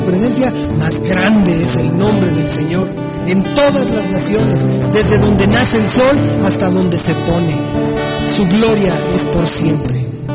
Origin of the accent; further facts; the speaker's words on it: Mexico; moved away; Cuando nosotros salimos de México, llegamos a una nación que no conocíamos, no teníamos la menor idea de su gastronomía, no teníamos la menor idea de su moneda.